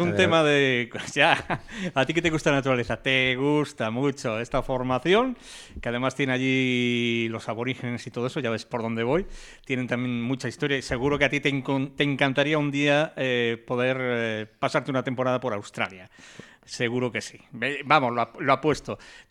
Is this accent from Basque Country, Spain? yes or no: yes; Bilbao, Basque Country, Spain; Oiga, pero es que yo soy de Bilbao.